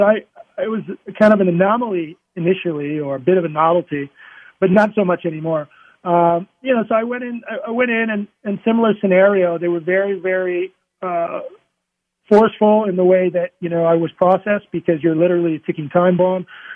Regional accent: U.S. Virgin Islands; I grew up in the Virgin Islands, free diving and spear fishing, and I can hold my breath, you know, 4+ minutes and dive 125 feet.

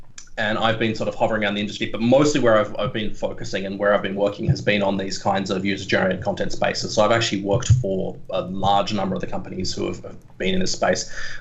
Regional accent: Australia; I'm from Australia.

